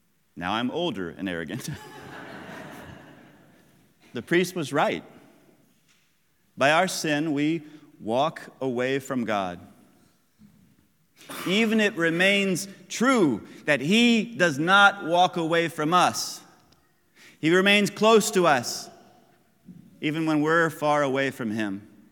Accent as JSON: {"language": "English", "town": "Bowling Green", "country": "United States", "tie": "born or raised there", "said": "In my hometown of Bowling Green"}